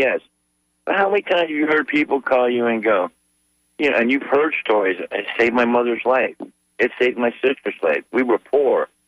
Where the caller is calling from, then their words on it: Tampa, Florida, United States; From Tampa.